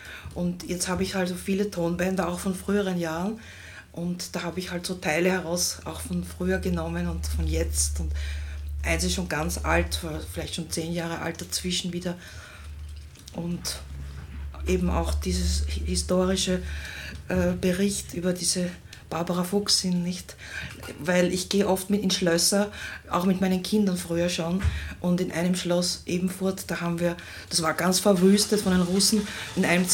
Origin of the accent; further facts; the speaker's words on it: Vienna, Austria; also born or lived in England / Germany; geboren bin ich in Wien und in Österreich aufgewachsen auch.